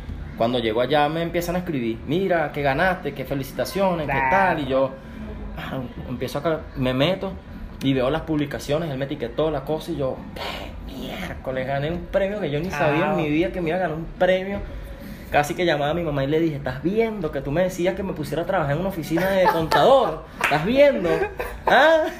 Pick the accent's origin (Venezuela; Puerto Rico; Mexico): Venezuela; now in Colombia; No, yo soy internacional porque yo vengo de Venezuela, yo no soy aquí.